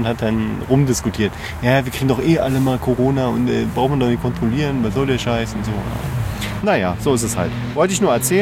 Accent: Berlin, Germany; als Berliner

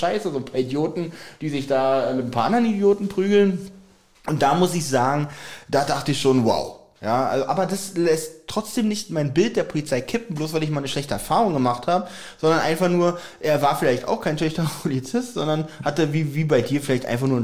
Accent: Berlin, Germany; das muss man auch als Berliner wissen.

